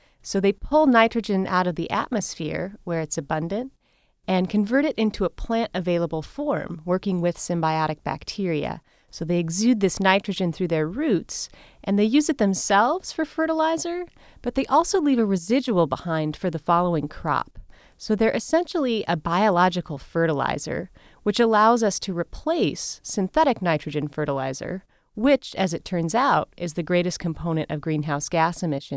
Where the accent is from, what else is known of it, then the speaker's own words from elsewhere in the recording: Montana, United States; Well, I am from Montana originally, but I'm from western Montana, which is not the agricultural part of the state.